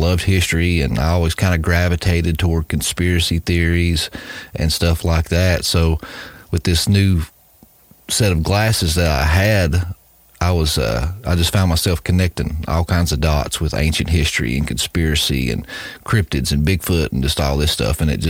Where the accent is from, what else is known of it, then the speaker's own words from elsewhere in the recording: Tennessee, United States; I'm from the Bible Belt, if you can't tell by my dialect here. You know, I'm from East Tennessee, but grew up in church my whole life